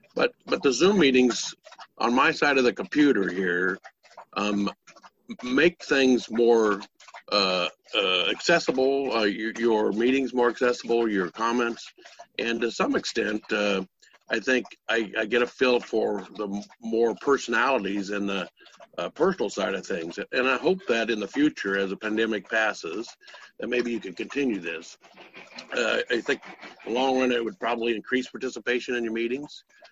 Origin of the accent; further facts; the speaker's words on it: Yakima, Washington, United States; I'm from Yakima, Washington.